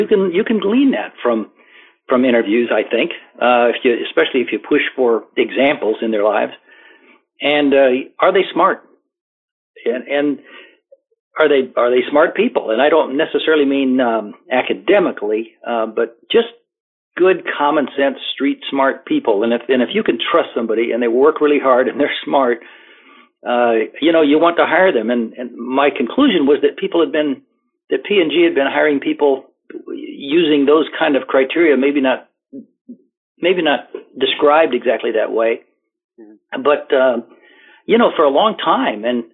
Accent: Illinois, United States; I grew up in Illinois. Just south of Chicago, about 50 miles south of Chicago, went to public schools

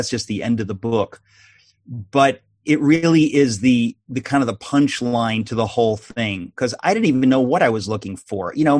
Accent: Queens, New York, United States; I'm a New Yorker, you know, born in Queens, Astoria. My father's Greek, my mother's German. We went to the Greek church every Sunday.

